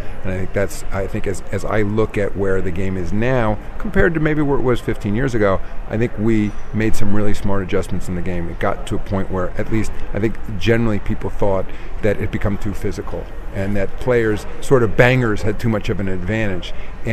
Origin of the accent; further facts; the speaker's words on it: New York, United States; So I fell in love with the game of basketball as a young boy. I grew up outside of New York City, and I was a Knicks fan as a kid